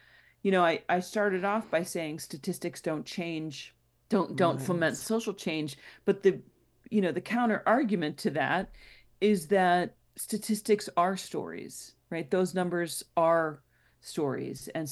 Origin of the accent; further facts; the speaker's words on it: Illinois, United States; I should know because I'm from Illinois